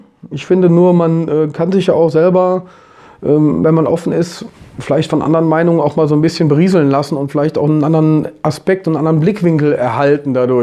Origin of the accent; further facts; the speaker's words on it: Opladen, North Rhine-Westphalia, Germany; born there; Opladen geboren und war als Kind eigentlich erstmal